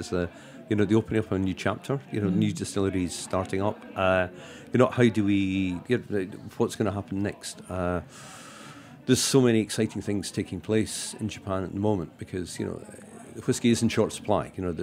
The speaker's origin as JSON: {"language": "English", "country": "United Kingdom", "said": "I'm coming from Britain, where you're not allowed to mention companies."}